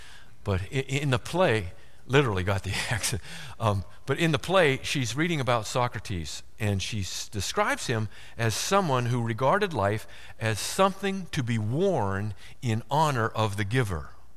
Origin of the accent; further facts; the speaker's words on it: Bellevue, Pennsylvania, United States; I grew up in Bellevue with black friends. My wife grew up in Bell Vernon with black friends. This is Western Pennsylvania.